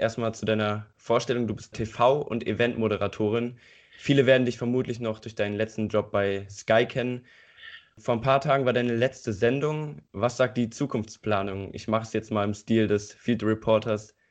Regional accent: Eifel, Germany; Hier in der Eifel, wo ich herkomme, sieht es aber auch nicht besser aus.

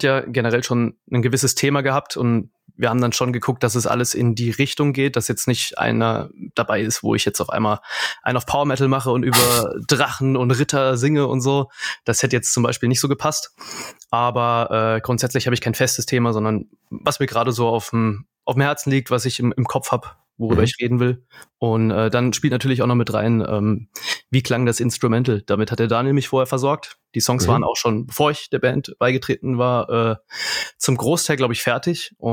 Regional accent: Kassel, Hesse, Germany; Also ich komme aus Kassel, ich wohne in Kassel

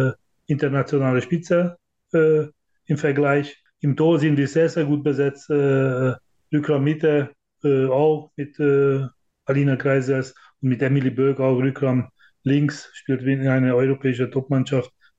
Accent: Hungary; German is a second language; Ich komme aus Ungarn, da kenne ich sehr gut

